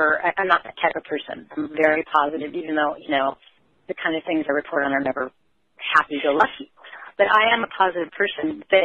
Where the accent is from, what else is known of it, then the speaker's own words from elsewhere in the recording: Washington, United States; especially coming from that part of the country, you know, I'm from Eastern Washington